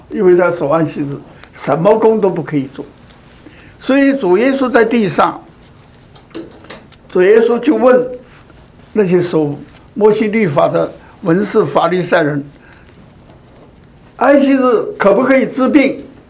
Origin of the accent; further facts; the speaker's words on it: China; 这是我们中国人要守，中国人要守三个节气，对不对？